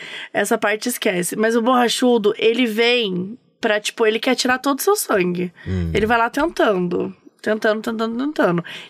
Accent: Minas Gerais, Brazil; Pô, sou de Minas Gerais. Era uma coisa muito normal.

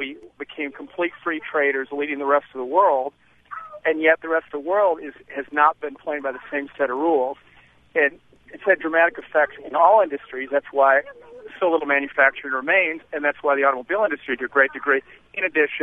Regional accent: Detroit, Michigan, United States; also born or lived in Germany; from what I've observed growing up in Detroit and looking at the economy in whole. And I went to graduate school in Germany

